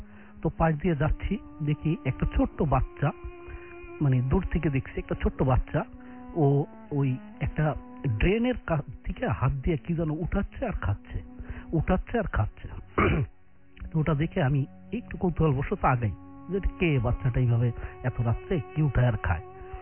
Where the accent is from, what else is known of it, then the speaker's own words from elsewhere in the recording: Madaripur, Dhaka Division, Bangladesh; মাদারীপুর থেকে এসেছি।